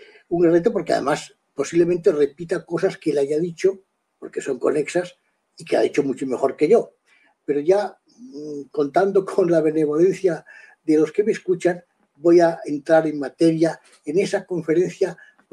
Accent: Girona, Catalonia, Spain; yo nací en Gerona, yo soy gerundense. Lo que pasa es que en Zaragoza estudié la carrera, etcétera, etcétera, como tú sabes, y yo soy gerundense, soy un catalán español o un español de Cataluña que practica la españolidad en Cataluña, en privado y en público.

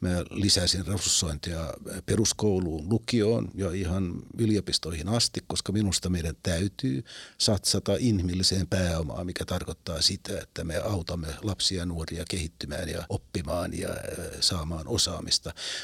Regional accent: Vaasa, Ostrobothnia, Finland; Mä olin lapsena Vaasassa syntynyt aika vaatimattomiin oloihin

